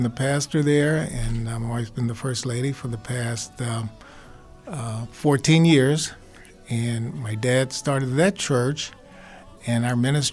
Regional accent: Bethel Park, Pennsylvania, United States; born there; I was born in Bethel Park. And back in those days, it was called Molinar, Mine Number 3.

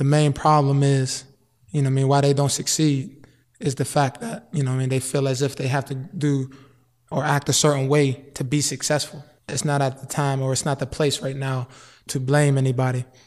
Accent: Wilkinsburg, Pennsylvania, United States; It was a good childhood. I'm from Wilkinsburg, born and raised.

